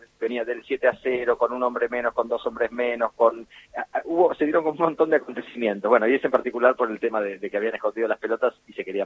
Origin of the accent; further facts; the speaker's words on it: La Plata, Buenos Aires Province, Argentina; soy platense